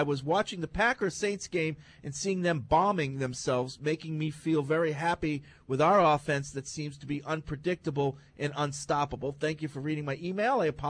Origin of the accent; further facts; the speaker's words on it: Ciudad Juarez, Chihuahua, Mexico; I'm from Juarez, Mexico, just across the border of El Paso, Texas.